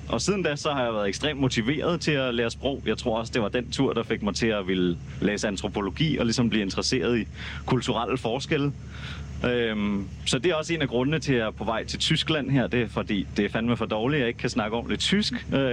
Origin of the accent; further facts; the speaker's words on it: Copenhagen, Capital Region of Denmark, Denmark; Jeg er vokset op her i København, i Valby, og jeg har boet her det meste af mit liv. Har også studeret både i Frankrig og i Portugal.